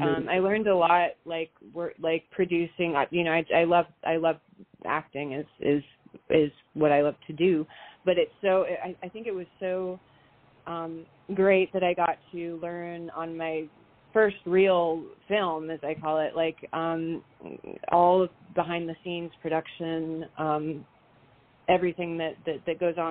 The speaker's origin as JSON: {"language": "English", "town": "San Francisco", "region": "California", "country": "United States", "tie": "born there", "also_born_or_lived": "England / Canada", "said": "I was born in San Francisco, and we moved a lot. We moved to England for about 5 years and then back to the Bay Area."}